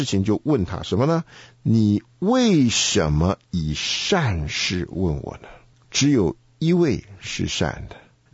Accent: China; 当成一个我们中国人讲的修炼，对不对？

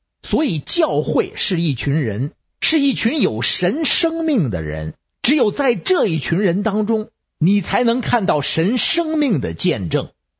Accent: Beijing, China; 各位听众好，我是北京的

